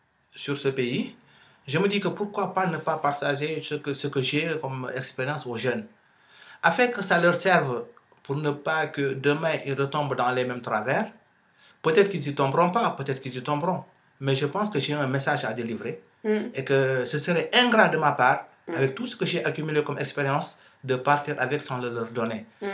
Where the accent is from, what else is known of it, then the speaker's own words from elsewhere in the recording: Senegal; born there; Moi, je suis né au Sénégal, de parents sénégalais, mais je suis né français.